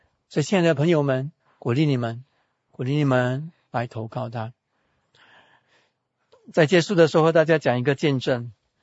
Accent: Singapore; 我们新加坡人可能不能吃

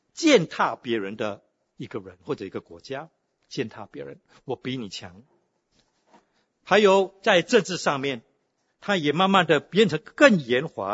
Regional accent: Singapore; 新加坡人，我是新加坡人，我不会害羞跟你讲这句话。

